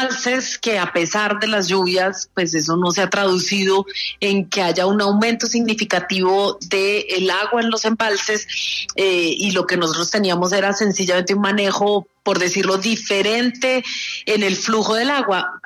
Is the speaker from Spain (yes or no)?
no; Colombia; cuando somos los congresistas colombianos los que tenemos uno de los más altos salarios